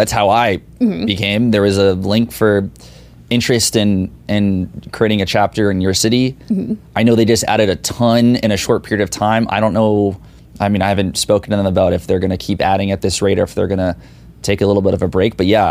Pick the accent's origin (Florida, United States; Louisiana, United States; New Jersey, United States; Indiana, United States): Florida, United States; Tampa; So Tampa, my hometown.